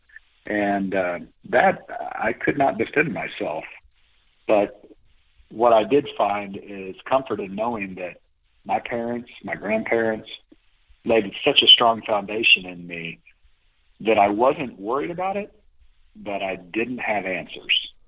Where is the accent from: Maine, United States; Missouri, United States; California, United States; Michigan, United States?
Missouri, United States; Kansas City; And I grew up in Kansas City and very blue collar, very, you know, I don't want to say a Catholic oriented city, but it is, and never had to defend myself much.